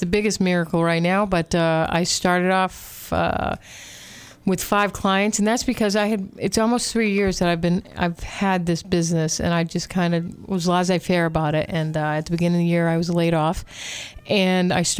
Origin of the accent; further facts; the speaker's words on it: United States; You know, as an American